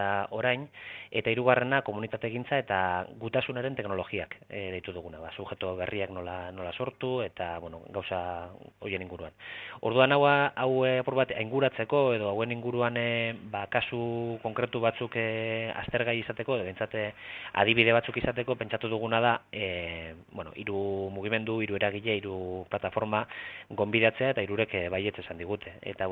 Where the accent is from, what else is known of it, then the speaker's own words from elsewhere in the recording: Bilbao, Basque Country, Spain; ni bilbotarra naiz